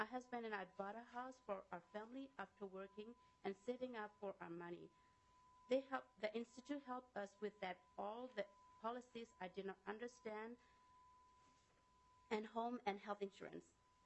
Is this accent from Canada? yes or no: no; Myanmar; English is a second language; now in United States; I am from Burma. I have been working for 20 years in long-term care in St. Paul.